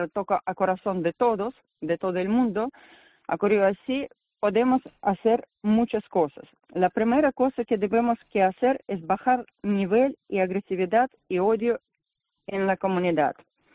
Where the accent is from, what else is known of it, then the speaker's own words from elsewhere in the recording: Russia; also born or lived in Soviet Union; Yo quiero decir que yo nací en la URSS